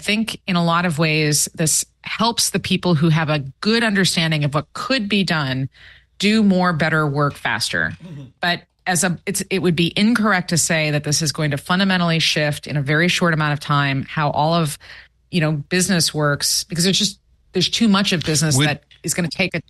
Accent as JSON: {"language": "English", "region": "Midwest", "country": "United States", "said": "And I'm from Middle America, so this is not a knock against Middle America."}